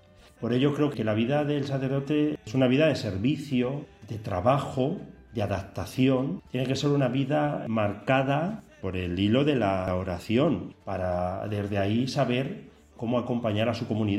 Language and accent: Spanish; Tomelloso, Castilla-La Mancha, Spain; born there; nací en Tomelloso el 6 de julio de 1980.